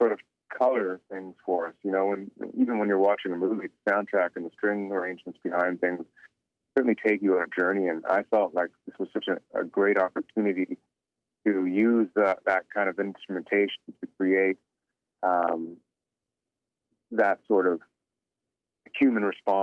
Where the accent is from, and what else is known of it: Toronto, Ontario, Canada; born or raised there